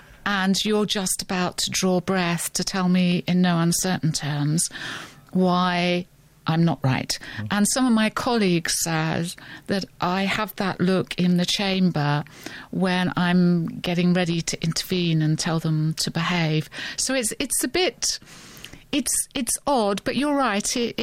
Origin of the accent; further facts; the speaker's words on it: Crawley, South East England, United Kingdom; also born or lived in London; now in Bristol, United Kingdom; I was born in the East End of London. Parents moved out to Newtown, Crawley, when I was a toddler. I grew up there and I worked in London and then came down to Bristol initially just for a year.